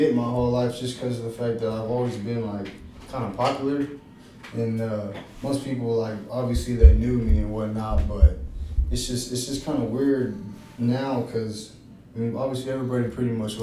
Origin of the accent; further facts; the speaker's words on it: Texas, United States; But I came from Texas, and you all know Texas football is way different than